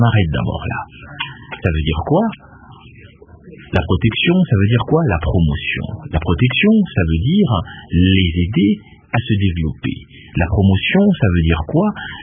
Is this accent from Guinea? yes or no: no; DR Congo; now in Kinshasa, DR Congo; moi je suis congolais, je vis dans cette ville de Kinshasa et j'ai fait le tour de quelques provinces.